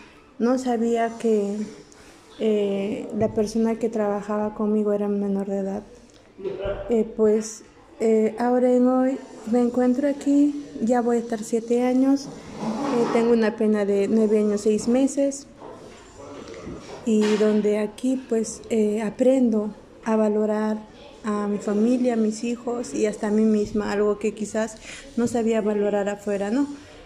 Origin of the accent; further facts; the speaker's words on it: Cusco, Peru; yo soy de Ciudad de Cusco. Bueno, soy madre soltera de 3 hijos.